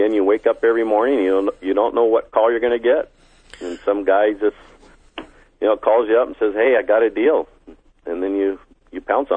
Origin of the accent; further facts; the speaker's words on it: Texas, United States; born there; So I was born in Texas, so